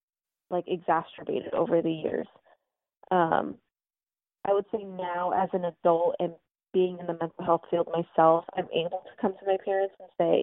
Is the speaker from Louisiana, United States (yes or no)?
no; California, United States; They lived in the South and we were born and raised in California.